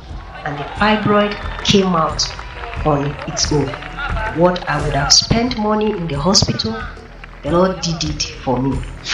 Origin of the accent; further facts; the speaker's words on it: Taraba, Nigeria; I'm from Gaso local government area of Taraba State.